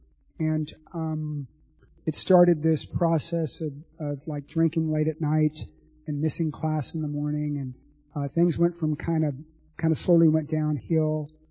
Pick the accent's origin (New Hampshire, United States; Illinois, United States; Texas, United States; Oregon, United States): Texas, United States; I grew up in Texas. My parents came to Texas to a small town in South Texas to make their fortune in the shrimp business.